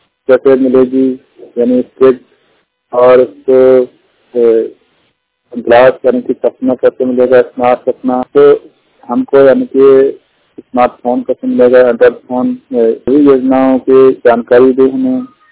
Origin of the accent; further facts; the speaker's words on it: Uttarakhand, India; मैं जिला नगर उत्तराखंड से हूँ।